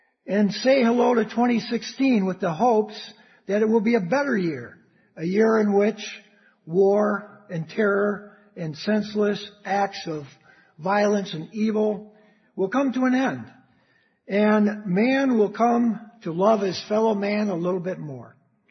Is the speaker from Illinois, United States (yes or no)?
no; Detroit, Michigan, United States; This song comes from my hometown. It's a Motown hit from the 1967